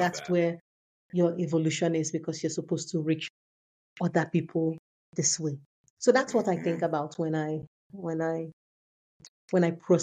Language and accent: English; Nigeria; I come from Yoruba. I'm a Yoruba. That's my tribe from Nigeria. And we speak in proverbs, and it's a language of metaphors.